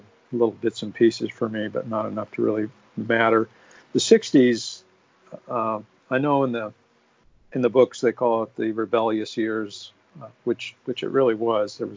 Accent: Phoenix, Arizona, United States; And I grew up in Phoenix, Arizona.

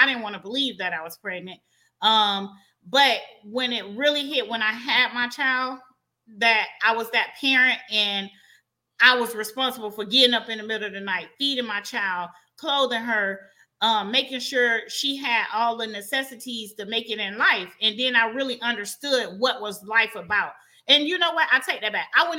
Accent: St. Petersburg, Florida, United States; I was raised in the south side of St. Pete, born and raised in St. Pete. I grew up mostly in the Botley Park area.

